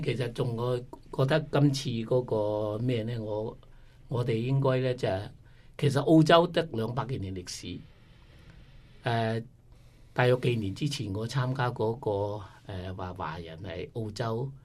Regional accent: Zhongshan, Guangdong, China; 我哋中山人咧

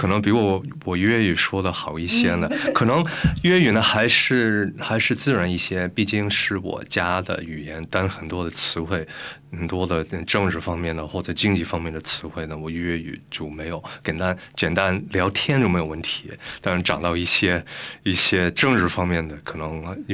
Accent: Sydney, New South Wales, Australia; 所以我在悉尼出生，就有一个比较典型的一个移民家庭的一个背景吧。我首先在Bexley， 我们家在 Bexley， 所以我上了 Kingsgrove Public School， 然后上了 Hurstville Public School 的 OC。

